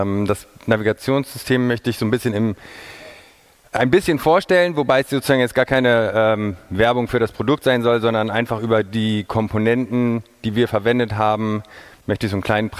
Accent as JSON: {"language": "German", "town": "Göttingen", "region": "Lower Saxony", "country": "Germany", "tie": "born or raised there", "said": "hier in Göttingen, meiner Heimatstadt"}